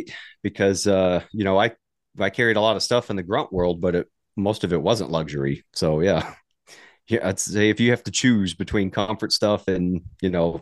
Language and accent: English; Gulf Coast, United States; But I grew up on the Gulf Coast on the beach.